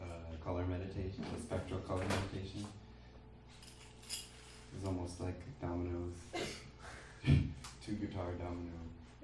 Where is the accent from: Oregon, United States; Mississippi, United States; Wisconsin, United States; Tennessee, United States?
Oregon, United States; Portland; I'm from Portland, Oregon.